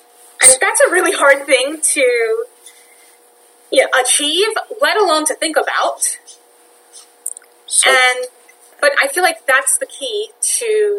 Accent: New York City, New York, United States; So, I grew up in New York City with a visible physical disability.

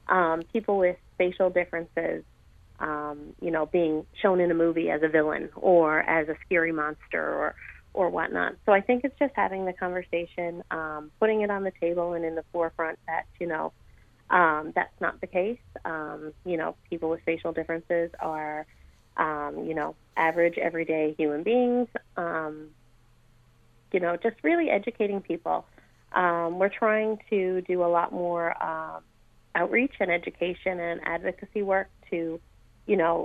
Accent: Newfoundland and Labrador, Canada; I'm originally from Newfoundland, so it's a real treat for me to be able to go back to my home province

